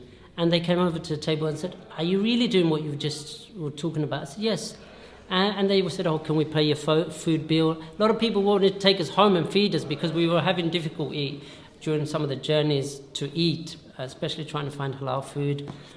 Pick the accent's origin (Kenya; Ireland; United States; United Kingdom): United Kingdom; I'm from UK, I'm going to Saudi Arabia.